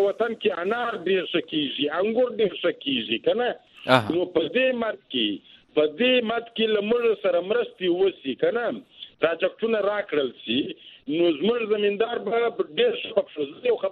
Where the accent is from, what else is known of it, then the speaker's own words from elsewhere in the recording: Balochistan, Pakistan; موږ په پاکستان کې یو ډیر غریب صوبای یو